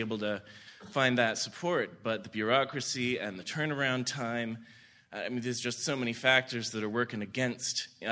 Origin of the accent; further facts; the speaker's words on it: Toronto, Ontario, Canada; And I'm from Toronto